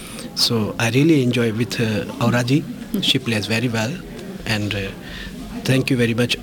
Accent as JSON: {"language": "English", "town": "Jaipur", "region": "Rajasthan", "country": "India", "second_language": "English", "said": "And I'm from Jaipur, Rajasthan, India, and I belong to traditional musician family"}